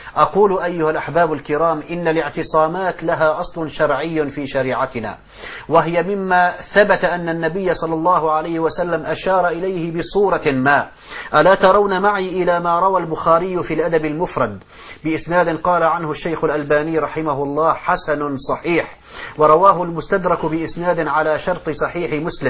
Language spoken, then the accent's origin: Arabic; Syria; عندنا في الشام